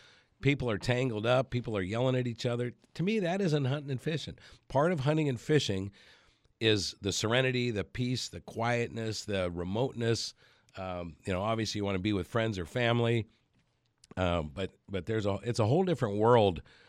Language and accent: English; Alaska, United States; I'm old school. I grew up here. I was born in 1960 in Alaska.